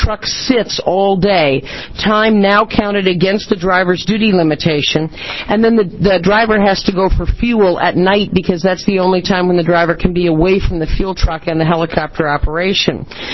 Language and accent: English; Oregon, United States; in fact, I grew up over in Central Oregon